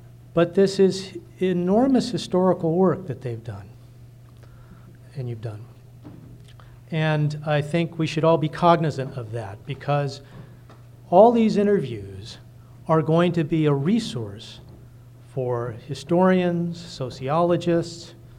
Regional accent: Ukiah, California, United States; from Ukiah.

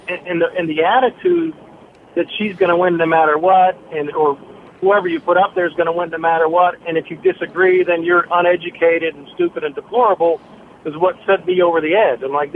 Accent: United States; You know, I grew up in America.

